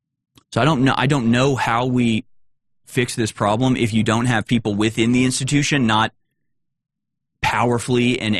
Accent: United States; which, you know, as an American, that's just, you know, it never goes well and it'll never go right.

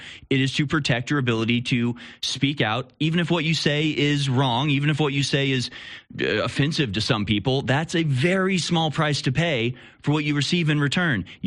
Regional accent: Houston, Texas, United States; she, of course, was my representative in my hometown of Houston

